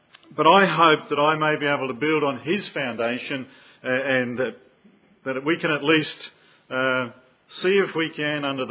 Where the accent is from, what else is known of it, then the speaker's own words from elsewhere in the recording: New Zealand; I'm a New Zealander.